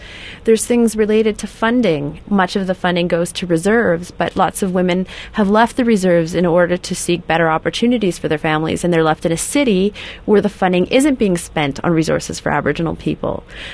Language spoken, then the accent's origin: English; British Columbia, Canada; I know I grew up in the Okanagan Valley, and so the southern interior